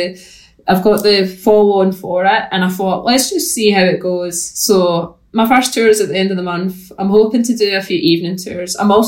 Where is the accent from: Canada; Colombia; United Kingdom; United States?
United Kingdom; Scotland; accent: Scottish; so that people can understand my Scottish accent